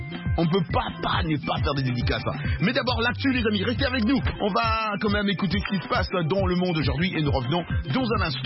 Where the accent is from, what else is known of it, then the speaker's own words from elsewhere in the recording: Mali; je suis malien, je suis président du réseau d'un nouveau citoyen malien. Merci beaucoup, hein. Je réside à Bamako